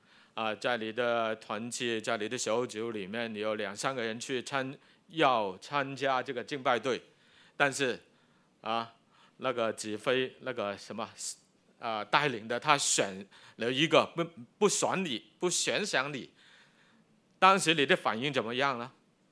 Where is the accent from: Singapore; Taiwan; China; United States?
China; 我们中国人很有这个